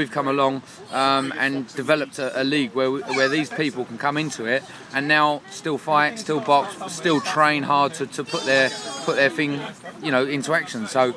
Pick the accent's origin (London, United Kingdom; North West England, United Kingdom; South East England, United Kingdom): South East England, United Kingdom; Crawley; I come from Crawley.